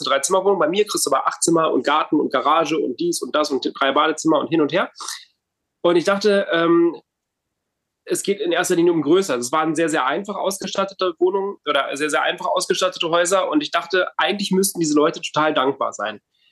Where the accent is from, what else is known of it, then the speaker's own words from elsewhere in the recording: Hanover, Lower Saxony, Germany; ich komme aus Hannover, bin 45 Jahre alt